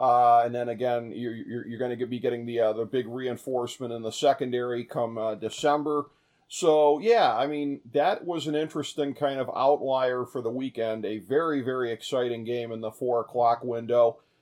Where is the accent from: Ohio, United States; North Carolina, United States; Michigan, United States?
Ohio, United States; feeling kind of distant from my hometown Browns, as we have covered on the show previously